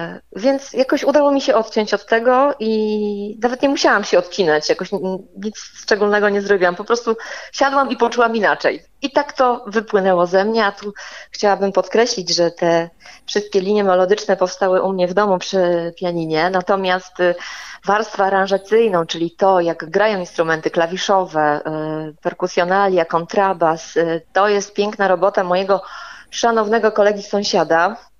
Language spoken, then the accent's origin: Polish; Pomeranian Voivodeship, Poland; bo ja jestem z ziemi kaszubskiej i też dużo śpiewam po kaszubsku, mówię po kaszubsku